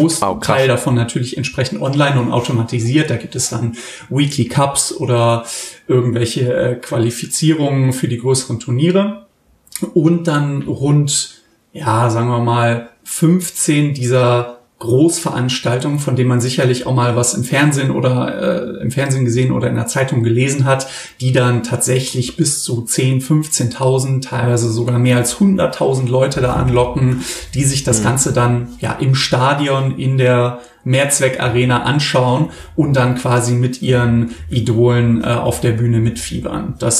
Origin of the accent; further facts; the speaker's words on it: Germany; wir als Deutsche